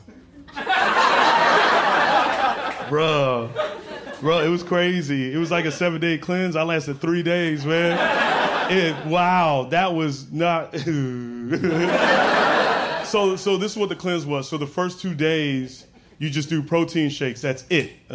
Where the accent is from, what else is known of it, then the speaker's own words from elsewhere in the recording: Arizona, United States; I'm from Arizona, man. Like, yeah, like, it's crazy, man. Growing up in Arizona, like, it's just one note, you know?